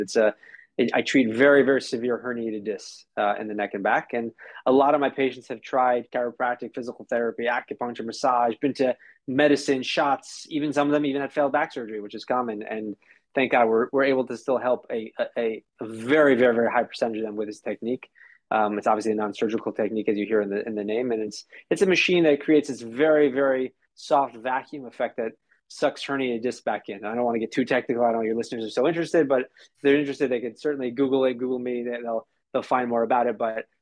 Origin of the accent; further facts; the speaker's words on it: Minnesota, United States; My parents were in town. I'm from Minnesota. They were visiting